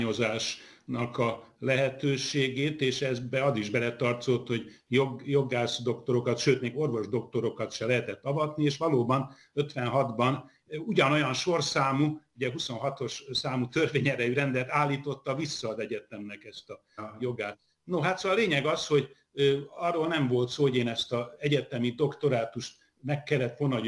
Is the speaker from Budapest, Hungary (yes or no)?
yes; Budapest, Hungary; born there; én Budapesten születtem, ahogy mondottam, 57-ben, most már 68-at be is töltöttem. Nekem már a szüleim is Budapesten születtek